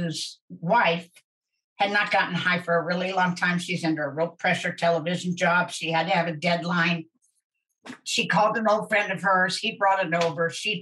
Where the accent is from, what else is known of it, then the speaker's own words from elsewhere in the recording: Kansas, United States; but I am from Kansas and yes, I know Dorothy and those guys.